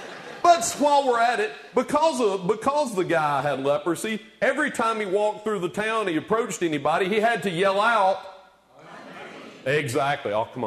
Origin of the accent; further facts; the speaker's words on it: Oneonta, Alabama, United States; I, you know, have grown up in the church, in a Methodist church in Oneonta, Alabama, my hometown growing up